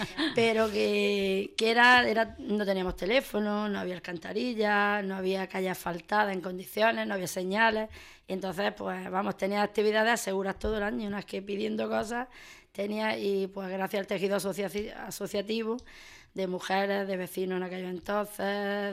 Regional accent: Las Norias, Andalusia, Spain; Mi madre es de las Norias y yo me crié en las Norias, uh-huh, y sigo en las Norias. Y bueno, mi padre es de Granada, pero que bueno, mi padre prácticamente está toda la vida en las Norias también.

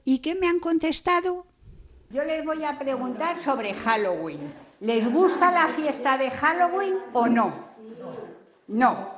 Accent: Spain; Somos nosotros, los españoles, los que llevan parte de estas tradiciones a América, concretamente a México.

